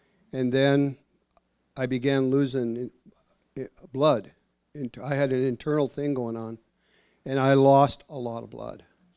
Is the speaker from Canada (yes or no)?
yes; British Columbia, Canada; born there; That's in our Helcom Alum language. I was born up in Canada, British Columbia.